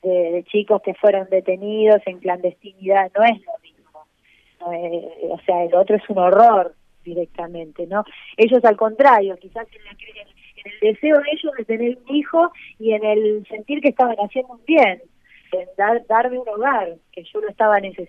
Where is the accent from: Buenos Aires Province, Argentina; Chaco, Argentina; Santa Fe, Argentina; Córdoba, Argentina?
Buenos Aires Province, Argentina; Wilde; born there; le preguntaba de que nací en Wilde